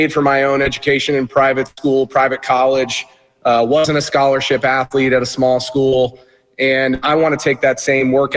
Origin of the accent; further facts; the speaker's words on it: St. Petersburg, Florida, United States; born and raised in St. Petersburg